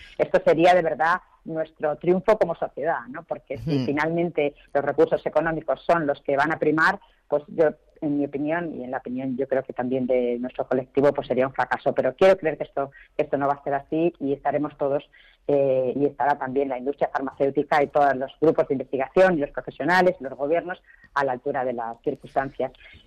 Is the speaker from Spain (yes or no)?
yes; Spain; es importante que nos quede claro como españoles